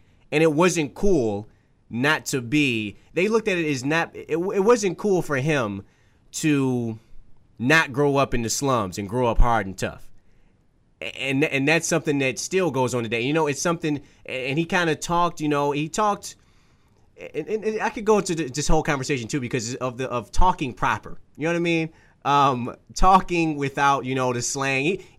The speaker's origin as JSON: {"language": "English", "town": "Detroit", "region": "Michigan", "country": "United States", "tie": "born or raised there", "said": "I grew up in Detroit, west side of Detroit, rough area"}